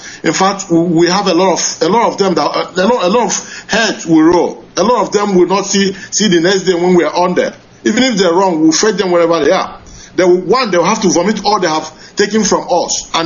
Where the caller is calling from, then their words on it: Dublin, Leinster, Ireland; I'm calling from Dublin.